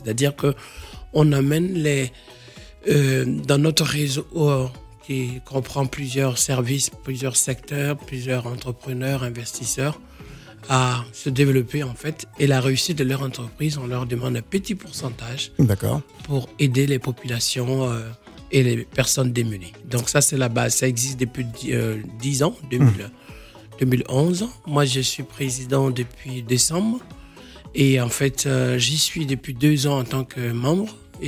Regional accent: Guinea-Bissau; comme l'exemple d'où je viens, de Guinée-Bissau, on est parti à 19 personnes.

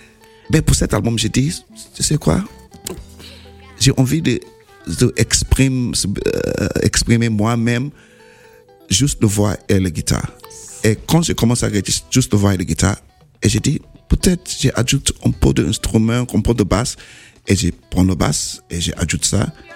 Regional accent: Sierra Leone; French is a second language; also born or lived in England; now in Brussels, Belgium; En fait, j'ai grandi entre Sierra Leone et l'Angleterre, ouais.

